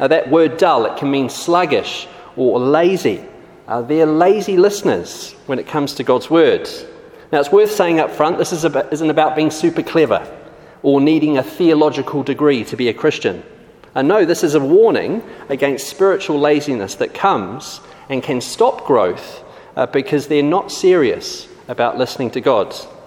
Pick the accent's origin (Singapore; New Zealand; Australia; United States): New Zealand; now in London, United Kingdom; I am from Christchurch, Sydenham, but I'm also from New Zealand. And Christchurch, Sydenham is based in southeast London, but I'm also from New Zealand.